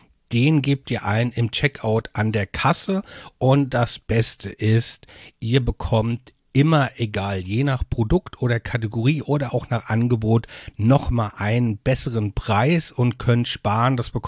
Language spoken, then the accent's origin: German; Mainz, Rhineland-Palatinate, Germany; wir sind beide aus Mainz